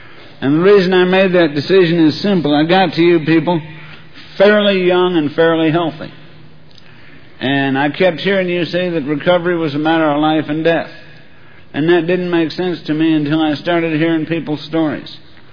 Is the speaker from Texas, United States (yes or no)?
yes; Texas, United States; And I'm from Texas. Now, in Texas, when we get pissed, we're angry.